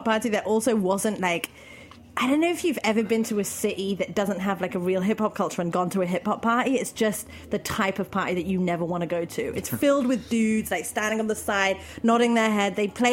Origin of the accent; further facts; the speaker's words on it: London, United Kingdom; the reason why I started it was because I'm from London. I like a good hip hop party.